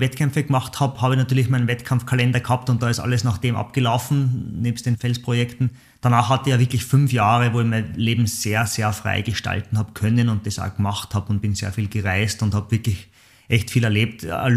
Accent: Waidhofen an der Ybbs, Lower Austria, Austria; ich war jetzt gerade am Wochenende in Weidhofen eben, meiner Heimatgemeinde, und bin auf den Buchenberg gegangen.

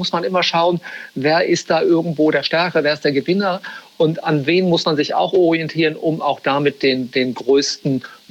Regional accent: Germany; now in London, United Kingdom; Pässe, habe sozusagen eine starke britische Komponente, aber bin, wenn Sie mich so persönlich fragen, bin ich Deutscher.

